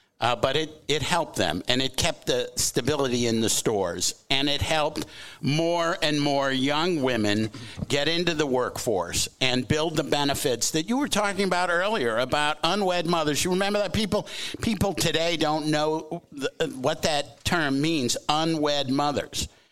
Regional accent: Massachusetts, United States; when I was growing up outside of Boston, our baseball team was a union-sponsored team.

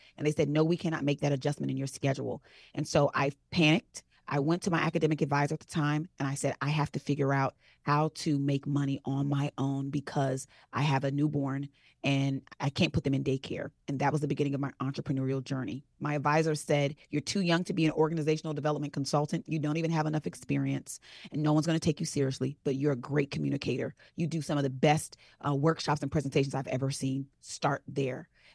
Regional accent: Jamaica; And I'm Jamaican.

